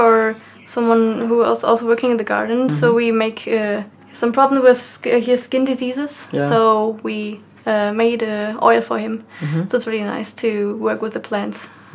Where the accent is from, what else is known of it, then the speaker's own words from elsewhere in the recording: Hanover, Lower Saxony, Germany; Hanover, it's in the north. It's near to Hamburg or Bremen.